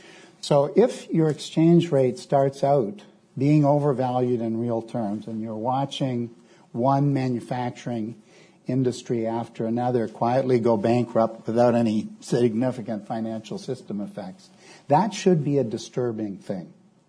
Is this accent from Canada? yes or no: yes; Canada; As a Canadian, I know that that's not true.